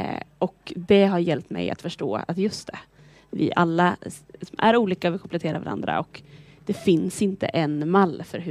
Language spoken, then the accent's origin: Swedish; Nässjö, Jönköping County, Sweden; I Nässjö i Småland.